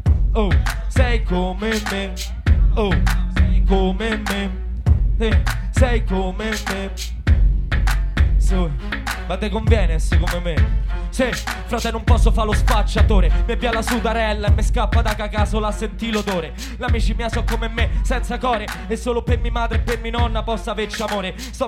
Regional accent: Rome, Lazio, Italy; vengo da Roma, ho fatto più di 600 chilometri

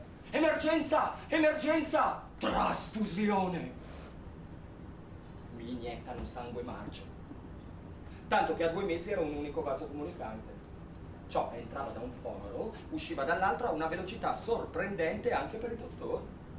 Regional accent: Milan, Lombardy, Italy; born there; metà di quando sono nato, ma mi hanno salvato. Alla clinica Mangiagalli di Milano. Mia mamma Carla, milanese doc, me lo diceva sempre.

